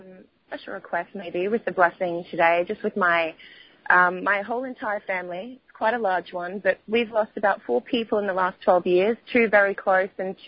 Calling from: Australia; I'm calling from the Golden Shores of Australia this morning.

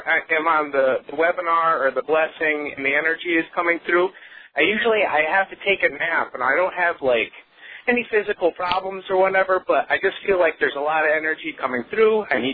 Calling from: Clinton, Connecticut, United States; I'm from Clinton, Connecticut.

